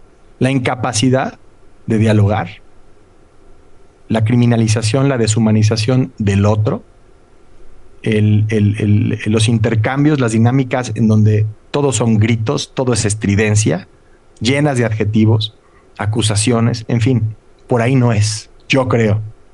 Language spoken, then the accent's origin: Spanish; Mexico; yo soy un reportero mexicano.